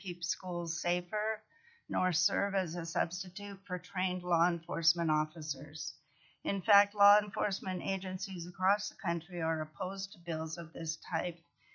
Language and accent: English; Juneau, Alaska, United States; I'm from Juneau representing myself. I'm a lifelong Alaskan and have children and grandchildren born and raised in Alaska.